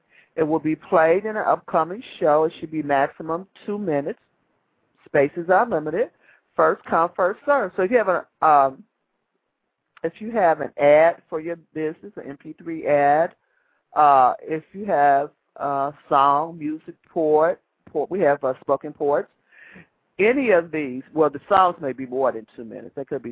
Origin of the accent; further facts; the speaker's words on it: Chicago, Illinois, United States; I grew up in Chicago, and no matter what, I love it.